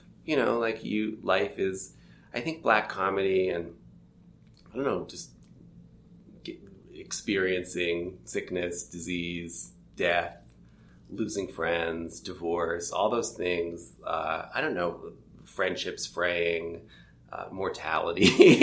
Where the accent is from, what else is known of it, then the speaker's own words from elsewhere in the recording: Toronto, Ontario, Canada; So I grew up in Toronto, and I went to the School of the Arts in high school, and I was a drama major.